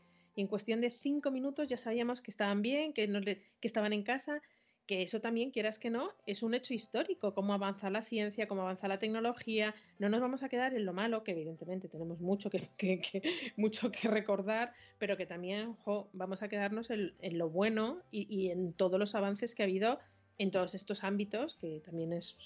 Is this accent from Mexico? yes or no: no; Madrid, Community of Madrid, Spain; los que somos de Madrid